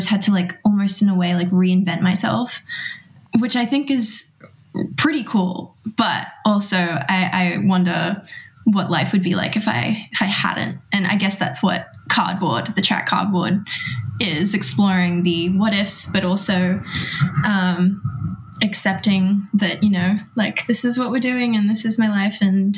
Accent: Philippines; being Filipino, music and dance and just the arts is, like, so intertwined within our culture.

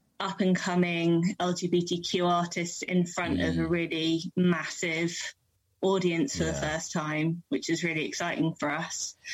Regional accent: London, United Kingdom; No, I'm actually from West London, born and bred.

